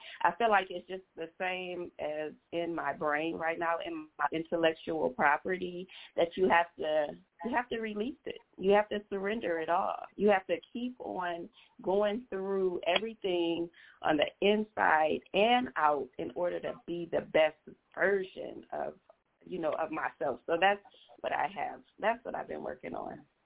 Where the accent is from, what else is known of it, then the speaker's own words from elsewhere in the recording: Ypsilanti, Michigan, United States; I'm from Ypsilanti, Michigan. So Ypsilanti on the map. It's a small town.